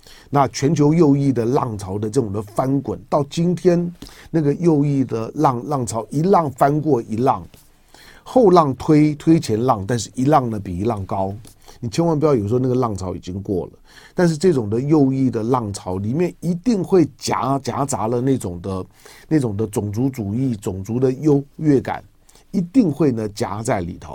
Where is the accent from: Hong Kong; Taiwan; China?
Taiwan; 我是在台湾土生土长的